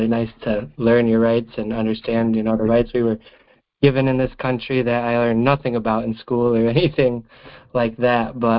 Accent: Michigan, United States; and I'm from Michigan

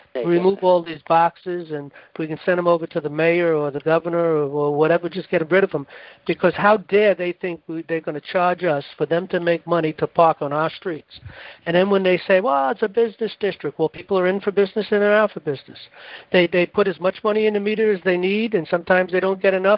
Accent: New York City, New York, United States; But generally speaking, I come from New York City, and New York City people, regardless of what you might hear, are very courteous people.

